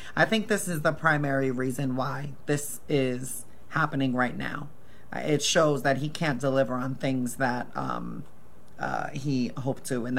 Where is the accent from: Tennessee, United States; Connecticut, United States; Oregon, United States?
Oregon, United States; Because in the U.S., right, I'm from Oregon